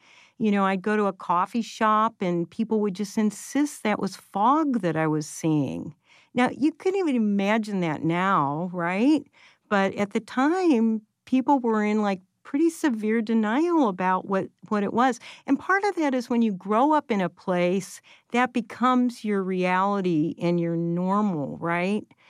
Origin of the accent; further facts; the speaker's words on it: Pittsburgh, Pennsylvania, United States; and I grew up in Pittsburgh, which is another city that had a long history during the steel industry of polluted air.